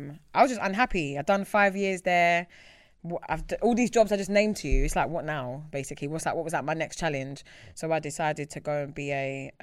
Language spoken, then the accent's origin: English; Croydon, London, United Kingdom; I grew up in Croydon. So like you're around a lot of high pressured scenarios all the time.